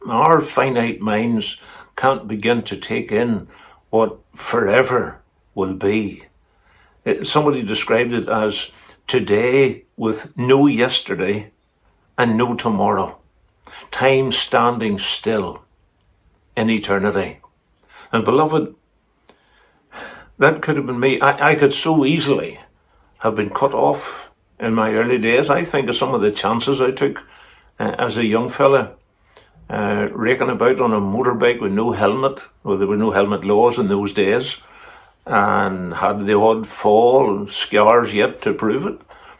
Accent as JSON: {"language": "English", "region": "Northern Ireland", "country": "United Kingdom", "tie": "born there", "said": "It's by his grace that I was born in Protestant Ulster."}